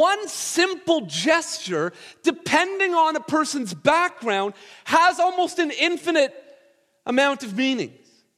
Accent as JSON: {"language": "English", "town": "Brampton", "region": "Ontario", "country": "Canada", "said": "I can do that because I'm from Brampton"}